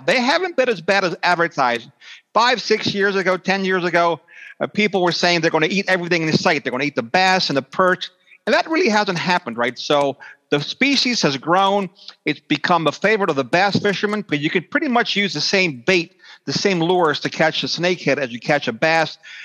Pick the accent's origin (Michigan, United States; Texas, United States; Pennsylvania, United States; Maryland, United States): Maryland, United States; Essex; growing up in Essex, we didn't play much golf back in the day, right?